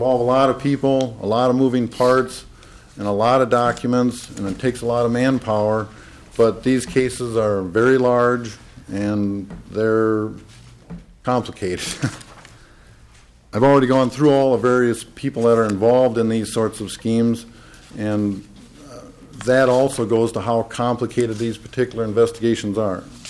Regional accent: South St. Paul, Minnesota, United States; I'm from South St. Paul

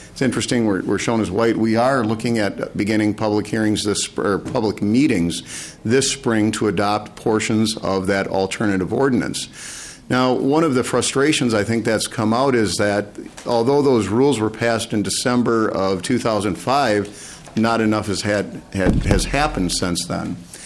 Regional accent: United States; I'm from Aiken County.

